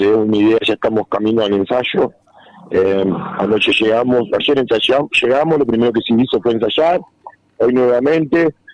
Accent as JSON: {"language": "Spanish", "town": "Las Flores", "region": "Buenos Aires Province", "country": "Argentina", "said": "En realidad vinimos 57 personas desde Las Flores a representar a nuestra ciudad."}